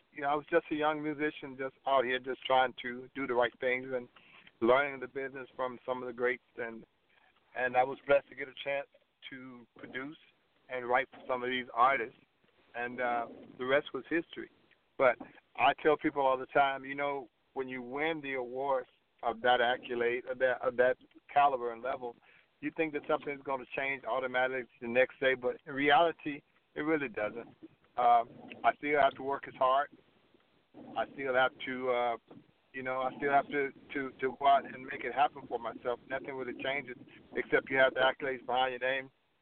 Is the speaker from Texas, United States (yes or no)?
no; Madison, Georgia, United States; born there; now in Atlanta, United States; I am calling you from Atlanta, Georgia. Born in a little town just south of Atlanta, between Augusta, Georgia, and Atlanta, called Madison, Georgia.